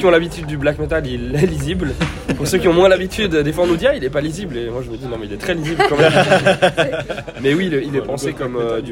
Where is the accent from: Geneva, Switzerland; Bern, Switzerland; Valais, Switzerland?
Geneva, Switzerland; On est suisse